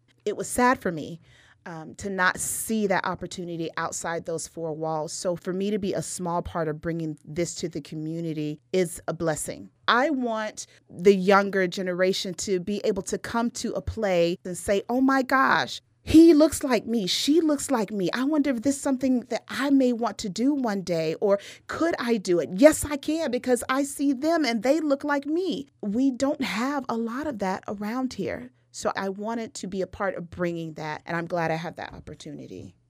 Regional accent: Fort Myers, Florida, United States; I was born and raised here, and I went to Fort Myers High School. I grew up in the Dunbar community and the old projects.

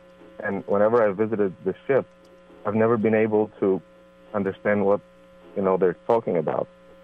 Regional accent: Bulgaria; I'm from Bulgaria, and I grew up in a port city, and both my brother and dad are officer, so I've lived my entire life in this context.

